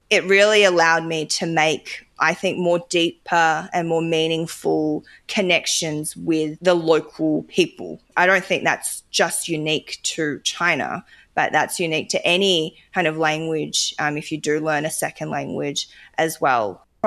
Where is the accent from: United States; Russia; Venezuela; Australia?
Australia; comfortable as a Chinese Australian. So it's just helped me kind of frame my thinking of being Australian in this current context in Australia and how my kind of ethnicity and my heritage plays a role in that.